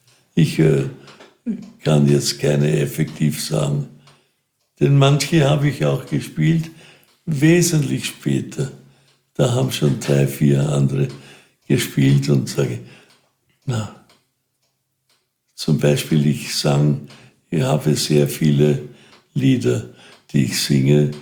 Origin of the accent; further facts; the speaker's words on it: Wiener Neustadt, Lower Austria, Austria; Ich komme aus Wiener Neustadt. Ich habe im Burgenland gearbeitet als junger Bursch und da habe ich den Wein kennengelernt und der begleitet mich immer.